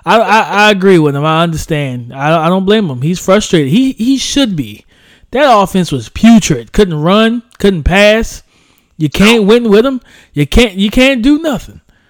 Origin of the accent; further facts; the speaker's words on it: South Carolina, United States; So listen, I'm from South Carolina. I don't meet many Hawaiians.